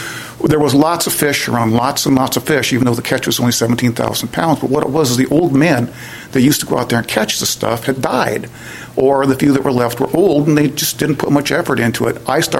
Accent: Lopez Island, Washington, United States; I'm from Lopez Island.

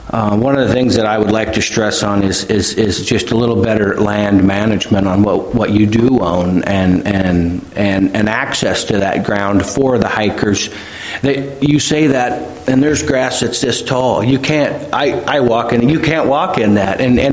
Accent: United States; I'm from Garfield County, born and raised 100 years with the family there, so the roots go deep.

